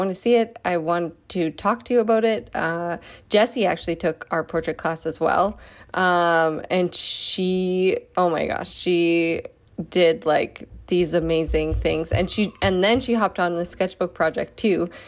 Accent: Canada; I'm from Canada, so give me a break.

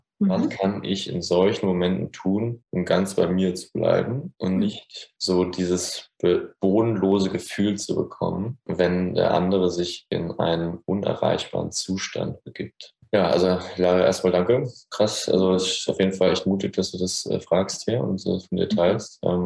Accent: Heidelberg, Baden-Württemberg, Germany; Wir sind beide aus Heidelberg.

